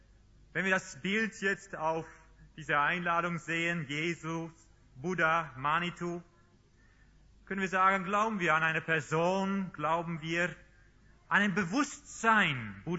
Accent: Netherlands; German is a second language; moved away; also born or lived in Swabia; Ich bin Holländer. Sind das Holländer, oder? Wir haben aber 2,5 Jahre in Schwabenland gewohnt. Ich spreche aber kein Schwäbisch, aber genügend Deutsch, glaube ich, um verständlich reden zu können.

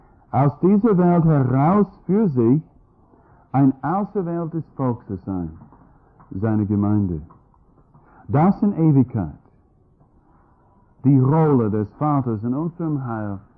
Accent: United States; Und ich als Amerikaner mit einem Bulgaren, weißt du, ich fühlte mich eh nicht angesprochen

